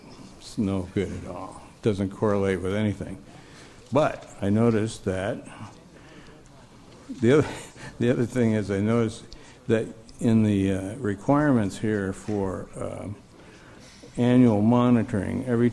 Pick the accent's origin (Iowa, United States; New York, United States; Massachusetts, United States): Iowa, United States; I grew up in Iowa. I still own a farm back there. We had a feedlot.